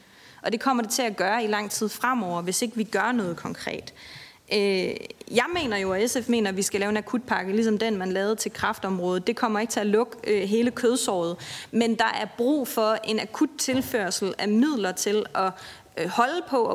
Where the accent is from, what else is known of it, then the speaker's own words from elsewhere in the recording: Zealand, Denmark; Her og nu-pakken, den udløb i december i Region Sjælland, hvor jeg er fra.